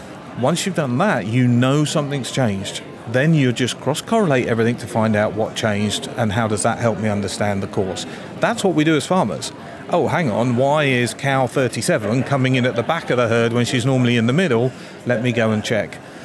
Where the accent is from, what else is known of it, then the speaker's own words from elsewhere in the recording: East Midlands, United Kingdom; I'm from Derbyshire